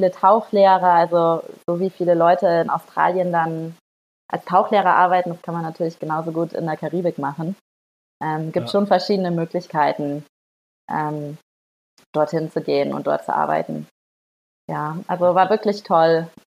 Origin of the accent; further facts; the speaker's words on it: Northern Germany, Germany; Ich komme auch aus Norddeutschland und das hat man bei ihm aber voll krass gehört.